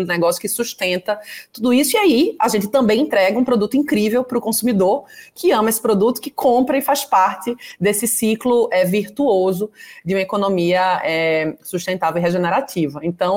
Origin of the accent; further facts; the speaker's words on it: Brazil; que nos enche de orgulho, né, como brasileiros